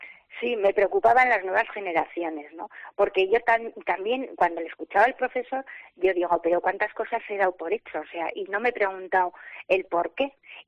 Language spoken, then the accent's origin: Spanish; Salvatierra, Basque Country, Spain; Dices, pues yo soy de Agurain, yo soy de Salvatierra.